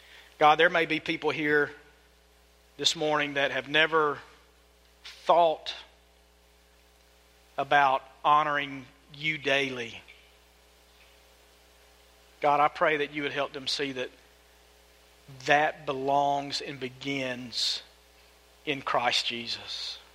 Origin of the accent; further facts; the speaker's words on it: Blakely, United States; I am from Blakely. I like things simple.